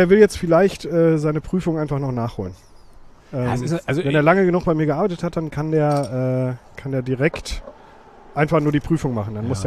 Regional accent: Witten, North Rhine-Westphalia, Germany; born there; Ne, geboren in Witten.

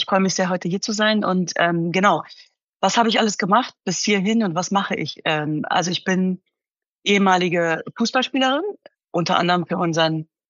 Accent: Hanover, Lower Saxony, Germany; Wir sind in einer 4-Zimmer-Wohnung groß geworden in Hannover-Linden.

